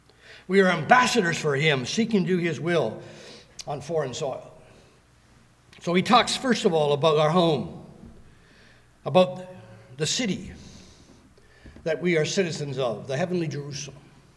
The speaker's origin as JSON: {"language": "English", "country": "Canada", "said": "I'm a citizen of Canada. I'm a Canadian."}